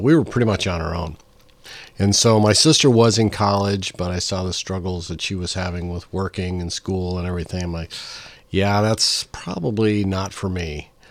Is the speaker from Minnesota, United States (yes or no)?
yes; Minnesota, United States; I grew up in northern Minnesota.